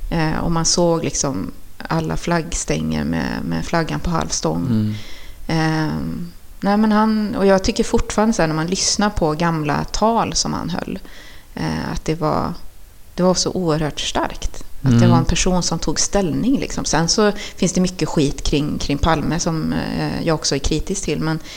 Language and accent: Swedish; Trollhättan, Västra Götaland County, Sweden; miljonprogramsområdet på samma sätt som jag var uppväxt på Kronogården.